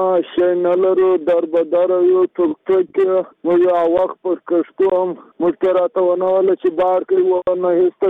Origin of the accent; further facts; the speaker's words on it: Badghis, Afghanistan; زه د بادغیس په اوسېدونکو یم، اوس راغلم دلته په مهاجر کې یم، اوس په ریګریشن کې پروت یم،